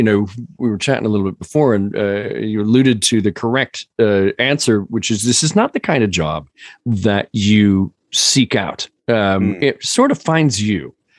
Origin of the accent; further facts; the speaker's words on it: United States; we all have bourbon woven into our DNA as citizens of the U.S.